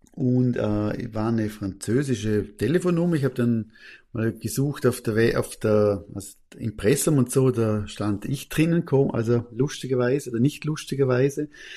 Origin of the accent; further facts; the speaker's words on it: Austria; ich bin ja Österreicher, so Österreich-Schweizer Slang.